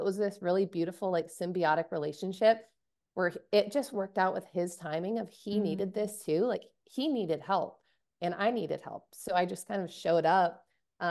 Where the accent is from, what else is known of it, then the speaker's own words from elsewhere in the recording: Alaska, United States; And growing up in Alaska, I've seen a lot of beautiful native ivory carvings